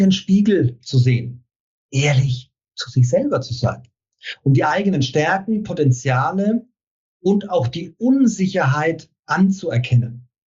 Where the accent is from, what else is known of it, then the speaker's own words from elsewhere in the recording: Bavaria, Germany; accent: Franconian; Ich bin Franke, vielleicht hört man es noch ein bisschen raus, gell?